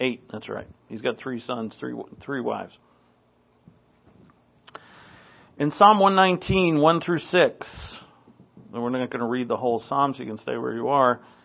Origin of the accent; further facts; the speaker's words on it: New England, United States; So in New England, when I grew up in New England around Columbus Day, that's when all the leaves are change